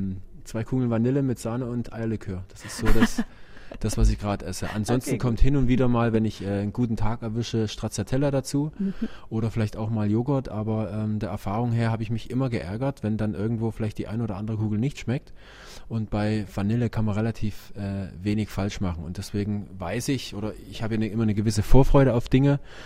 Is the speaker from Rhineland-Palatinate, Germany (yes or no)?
no; Saxony, Germany; moved away; Ich bin natürlich dann auch von den Wurzeln her der bekennende Sachse oder aus dem Erzgebirge, da weiß ich, wo ich herkomme.